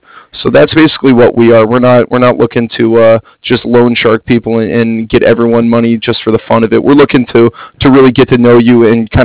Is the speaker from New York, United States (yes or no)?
no; San Diego, California, United States; I am from San Diego, California.